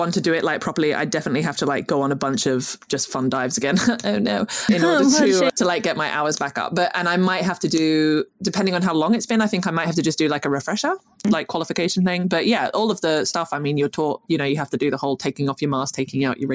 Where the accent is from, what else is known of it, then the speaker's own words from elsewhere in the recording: Scotland, United Kingdom; born there; for those listening, I am Scottish by birth, but not